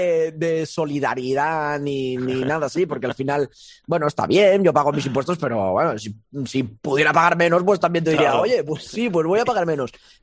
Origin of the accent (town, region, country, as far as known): Andorra